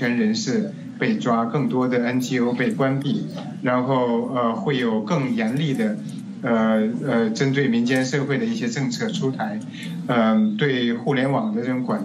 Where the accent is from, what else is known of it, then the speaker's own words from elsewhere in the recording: China; 我是来自中国的学者跟人权律师，在2003年和许志勇他们一起成立了公盟